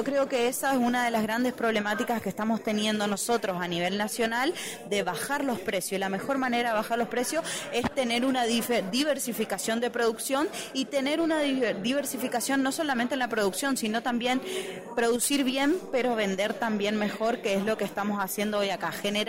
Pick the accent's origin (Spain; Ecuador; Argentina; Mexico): Argentina